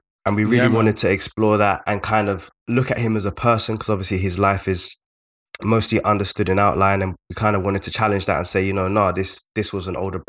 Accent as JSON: {"language": "English", "region": "London", "country": "United Kingdom", "said": "we're both from South London."}